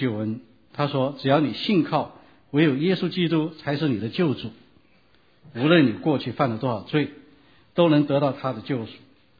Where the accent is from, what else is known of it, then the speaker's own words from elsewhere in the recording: China; now in United States; 我们这些来自中国大陆的人